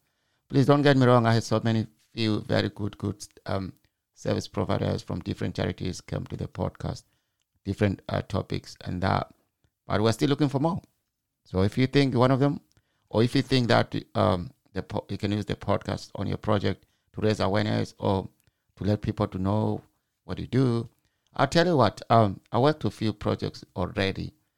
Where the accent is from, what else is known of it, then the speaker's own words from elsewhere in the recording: Zimbabwe; And some other places like me, I'm from Zimbabwe.